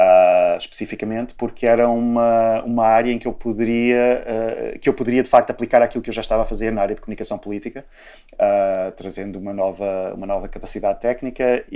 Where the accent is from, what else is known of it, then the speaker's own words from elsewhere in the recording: Lisbon, Portugal; also born or lived in Trás-os-Montes / Cape Verde; now in Canada; Eu nasci e cresci em Lisboa, passei muito tempo em Trás-os-Montes, de onde a minha mãe vem, passei algum tempo em Cabo Verde, de onde vem o meu pai, e depois, nos últimos 25 anos, vivi numa dúzia de sítios diferentes em 4 continentes.